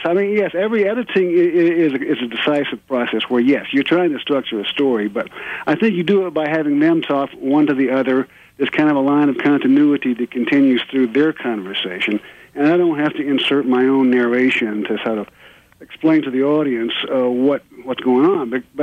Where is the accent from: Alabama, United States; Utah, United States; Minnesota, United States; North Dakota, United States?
Alabama, United States; Birmingham; Well, no, I'm from North Alabama. My father was a preacher, so we did move around a few times. I was born in Birmingham and went to the college there, Birmingham Southern.